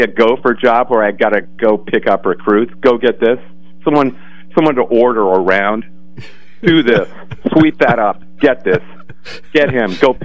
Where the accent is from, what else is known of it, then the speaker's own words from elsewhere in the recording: Midwest, United States; I came from the Midwest, and I thought the sport had simply been neglected